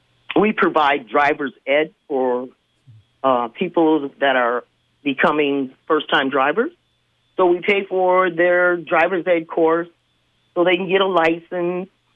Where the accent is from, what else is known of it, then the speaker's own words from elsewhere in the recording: Duluth, Minnesota, United States; born there; But also because I was born in Duluth, and I didn't even know about this lynching until I was like 18 years old.